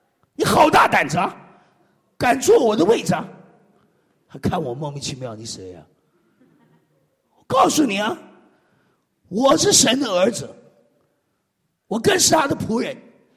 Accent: Fuzhou, Fujian, China; 我们福州人有一个特别，就是嗓门特大，所以福州人讲话人家以为吵架。

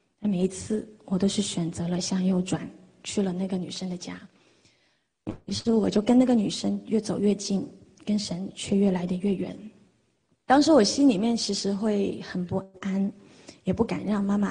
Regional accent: Dongguan, Guangdong, China; 我来自广东东莞。

